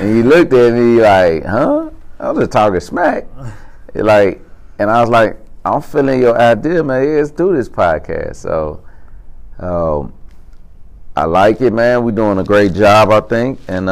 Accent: Cincinnati, Ohio, United States; now in Chattanooga, United States; See, because I'm a transplant. I'm from Cincinnati, Ohio.

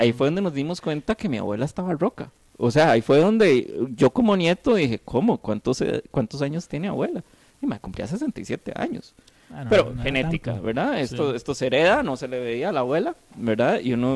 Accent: Turrialba, Cartago, Costa Rica; Bueno, soy de Turrialba, ¿verdad?

